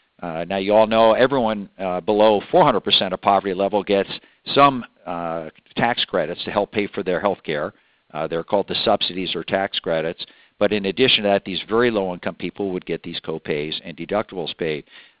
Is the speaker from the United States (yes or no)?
yes; Oregon, United States; My home state of Oregon, I think we had like 14 players.